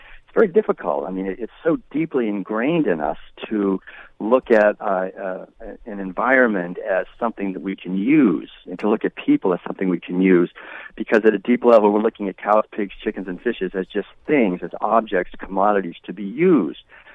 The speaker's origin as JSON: {"language": "English", "region": "New England", "country": "United States", "tie": "born or raised there", "said": "Because I was raised in New England, actually, back in the 1950s, eating the usual meals, and I never questioned it because it was so pervasive."}